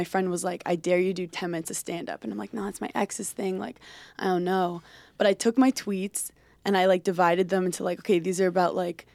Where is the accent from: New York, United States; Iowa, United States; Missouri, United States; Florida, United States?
New York, United States; Brooklyn; I grew up in Brooklyn.